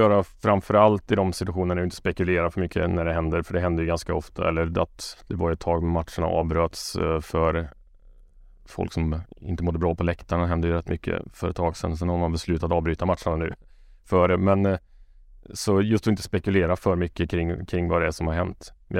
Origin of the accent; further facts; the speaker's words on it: Karlstad, Värmland, Sweden; Jag är från Karlstad